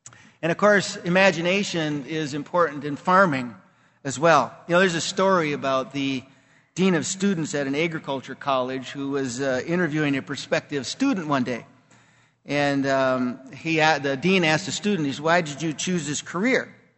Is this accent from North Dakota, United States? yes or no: yes; North Dakota, United States; You know, I'm from North Dakota, so it's always nice to see trees and things like that.